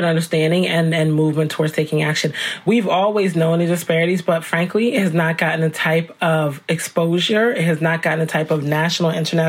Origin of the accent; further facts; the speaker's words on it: New Jersey, United States; I've done a lot of work also in my home state of New Jersey